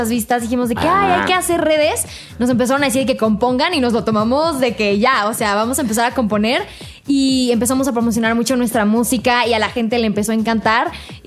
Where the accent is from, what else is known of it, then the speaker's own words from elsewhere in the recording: Querétaro, Mexico; Y todas somos de Querétaro.